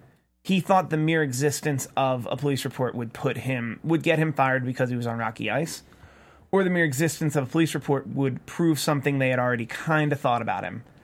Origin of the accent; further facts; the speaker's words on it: Philadelphia, Pennsylvania, United States; Speaking as a Philadelphian.